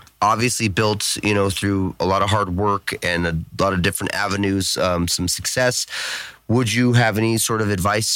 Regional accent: California, United States; I'm actually from California. I'm born and raised here, but I understand fleeing from here.

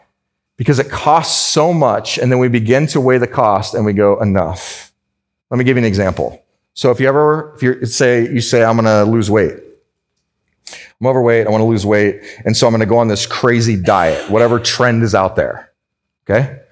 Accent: California, United States; So I'm from California, right?

